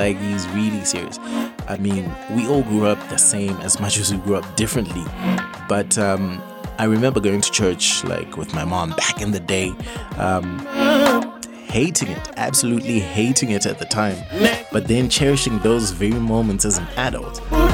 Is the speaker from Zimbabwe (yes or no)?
yes; Zimbabwe; He comes from Zimbabwe, which is my home country.